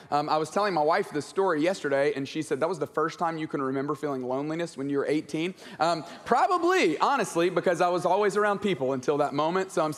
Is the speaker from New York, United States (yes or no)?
no; Tuscaloosa, Alabama, United States; moved away as an adult; I grew up in Tuscaloosa, Alabama, and moved to Atlanta to go to college at Georgia Tech.